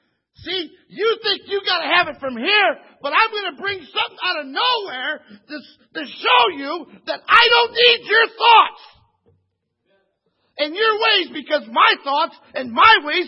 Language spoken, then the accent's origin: English; Toledo, Ohio, United States; born there; I was born in Toledo, Ohio, 3/22/49. That's my earthly birth.